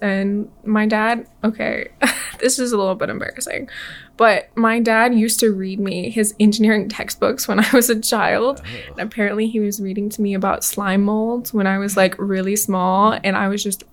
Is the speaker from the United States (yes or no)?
yes; Daphne, Alabama, United States; I'm from Daphne, Alabama. It's across the bay from Mobile.